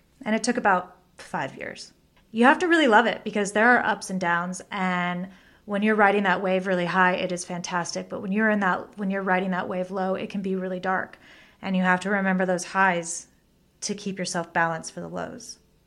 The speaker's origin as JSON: {"language": "English", "town": "Bakersfield", "region": "California", "country": "United States", "tie": "born or raised there", "said": "I grew up in Bakersfield, California. My family's all in agriculture"}